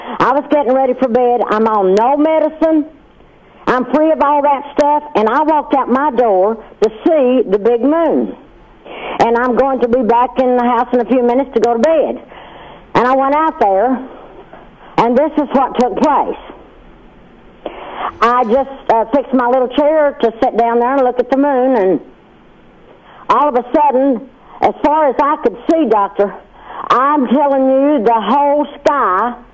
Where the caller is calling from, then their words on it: Fayetteville, North Carolina, United States; I'm from Fayetteville, North Carolina.